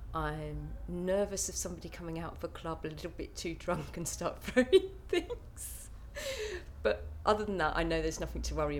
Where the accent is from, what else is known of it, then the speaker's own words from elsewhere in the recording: Faringdon, South East England, United Kingdom; I'm aged 35 and I come from Farringdon, Oxfordshire.